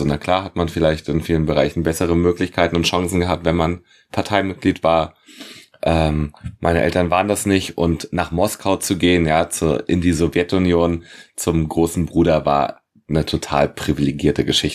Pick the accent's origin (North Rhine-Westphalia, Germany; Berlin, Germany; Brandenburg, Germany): Berlin, Germany; born there; Ich bin geboren in Berlin, Hauptstadt der DDR.